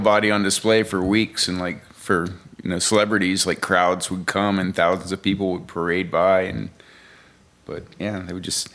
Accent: Williamsburg, Virginia, United States; now in Richmond, United States; I grew up in Williamsburg, Virginia, so nearby. I am a Virginia boy, born and raised. I moved to Richmond to go to college in the 80s and have been here ever since

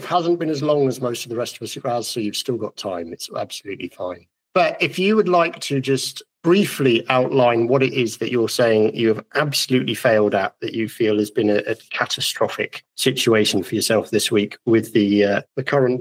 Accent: England, United Kingdom; I am a woodturner from England.

